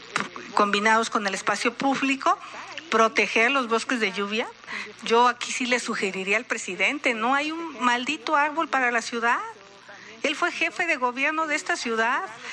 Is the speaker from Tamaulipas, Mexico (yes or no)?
no; Hidalgo, Mexico; fuimos la planta de tratamiento de la Ciudad de México. O sea, cuando iba la gente de la ciudad a mi pueblo, me decía, ay, qué mal huele tu pueblo.